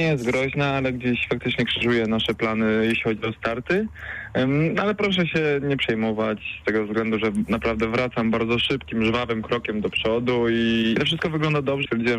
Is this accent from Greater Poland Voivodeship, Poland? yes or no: yes; Duszniki, Greater Poland Voivodeship, Poland; ja jestem spod Poznania, jestem z Dusznik i ten Poznań